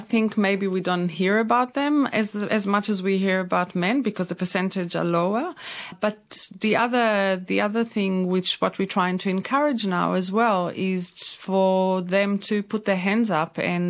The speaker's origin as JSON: {"language": "English", "country": "Israel", "moved": "yes", "lives_now": "Australia", "said": "I'm originally from Israel and I moved to Australia about 11 years ago."}